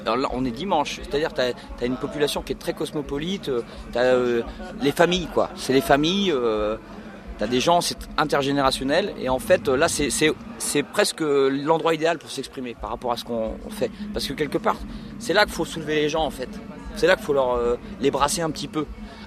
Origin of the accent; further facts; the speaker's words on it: France; now in Spain; En tant que Français, on a un truc comme ça.